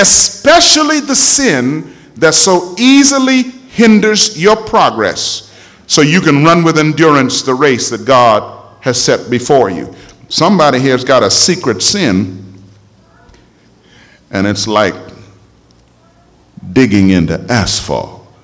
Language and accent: English; Montreal, Quebec, Canada; when I was growing up in Montreal, Canada, I used to run track.